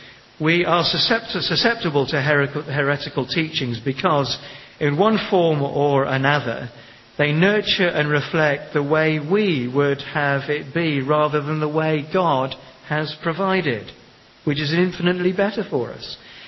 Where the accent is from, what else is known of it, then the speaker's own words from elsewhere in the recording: Western, Kenya; When I was born and brought up in Africa